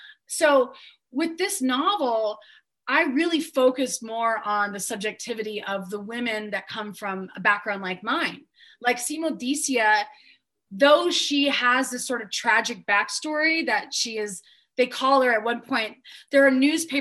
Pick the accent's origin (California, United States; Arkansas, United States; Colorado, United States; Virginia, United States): Colorado, United States; Denver; So I grew up in Denver, Colorado. My family has now been there for over 100 years. I am the fourth generation now.